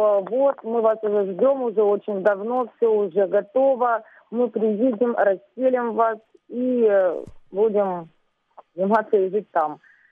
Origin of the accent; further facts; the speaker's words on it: Sloviansk, Donetsk Oblast, Ukraine; Они проходят мимо, спрашивают, а вы откуда? Мы говорим, со Славянска.